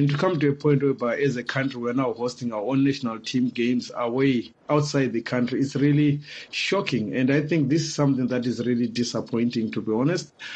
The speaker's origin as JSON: {"language": "English", "town": "Mpopoma", "region": "Bulawayo", "country": "Zimbabwe", "tie": "born or raised there", "said": "When I grew up in Mpopoma, the then government were allocating monies to improve community."}